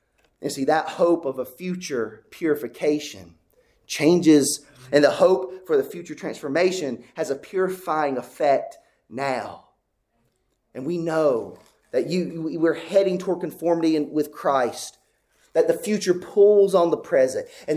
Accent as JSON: {"language": "English", "country": "United States", "said": "Now, I am an American. Proud to be an American."}